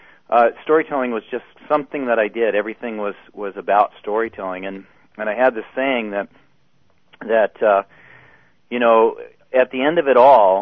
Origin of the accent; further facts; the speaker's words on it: Massachusetts, United States; also born or lived in Tennessee; And, we spent early childhood growing up in Tennessee and then moving north to Massachusetts, my dad's folks down in Tennessee, my mom's folks north.